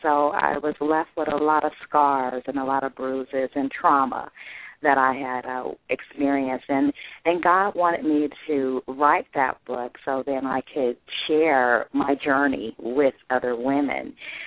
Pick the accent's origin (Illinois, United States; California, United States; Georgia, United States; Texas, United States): California, United States; now in Florida, United States; Well, I am originally from California and got married a couple of years ago. So now I live in sunny Florida.